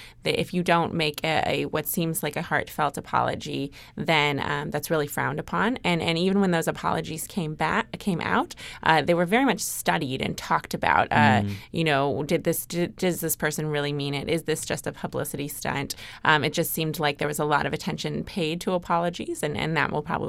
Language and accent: English; Akron, Ohio, United States; and one even in my hometown of Akron, Ohio, there's a poke place now.